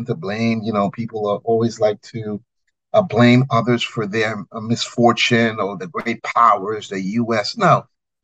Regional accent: Haiti; also born or lived in North Africa; now in United States; So I grew up in Haiti. My parents are Haitian. I was born in North Africa.

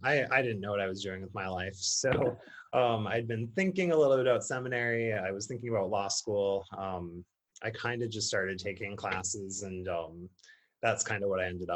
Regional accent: Kingsford, Michigan, United States; growing up in Kingsford, you know, I grew up in the Ford Edition, so not far from Kingsford High School.

